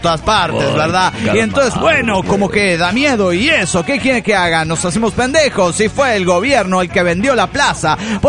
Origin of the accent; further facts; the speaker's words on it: Tucumán, Argentina; Y entonces, usted sabe, a Tucumán no llega todo, ¿vio?